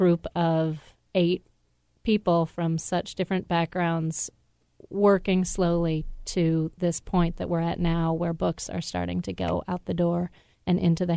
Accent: Baltimore, Maryland, United States; I grew up in Baltimore, which had the highest illiteracy rate in the country and also the highest teen pregnancy rate.

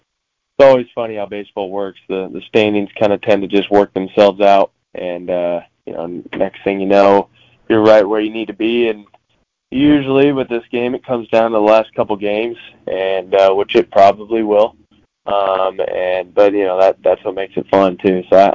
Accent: Mount Vernon, Iowa, United States; Yeah, I grew up in Mount Vernon, right outside of Cedar Rapids

